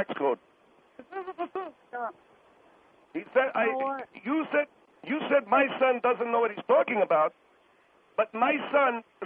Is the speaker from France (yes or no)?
no; Egypt; I'm not from India. I'm from Egypt.